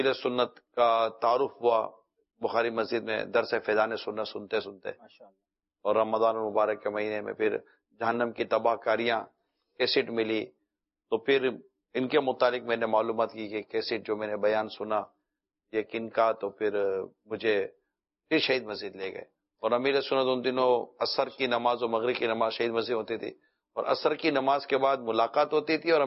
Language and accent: Urdu; Karachi, Sindh, Pakistan; میری تو بچپن سے ہی ہم خارادر میں پلے بڑھے ہیں, اولڈ سٹی ایریا میں